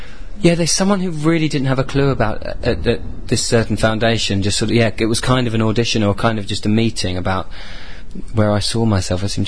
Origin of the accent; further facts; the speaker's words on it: Greenwich, London, United Kingdom; I was brought up in London, and I was brought up in Greenwich, and I'm now sort of in Lewisham.